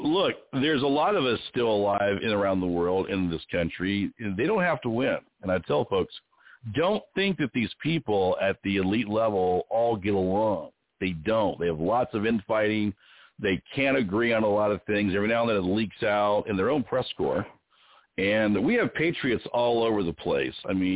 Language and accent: English; United States; born there; I'm a Native. I was born in America.